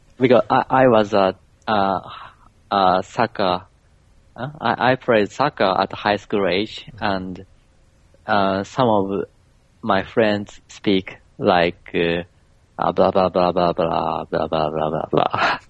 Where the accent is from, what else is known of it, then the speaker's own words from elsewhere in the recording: Yamaguchi, Japan; English is a second language; I left the Yamaguchi Prefecture at age of 18.